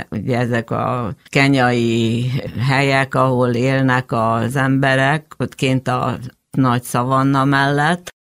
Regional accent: Szombathely, Vas, Hungary; mentem felfedezni Szombathely. Az volt a világ, a szülővárosom.

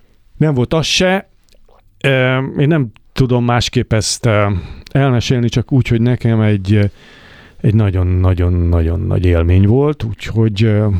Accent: Hungary; Ezt is kérdeztem, nyilvánvalóan magyar vagyok.

